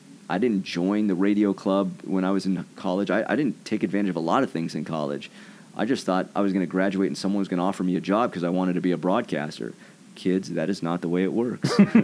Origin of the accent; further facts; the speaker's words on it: California, United States; I grew up in Southern California, just outside of Los Angeles.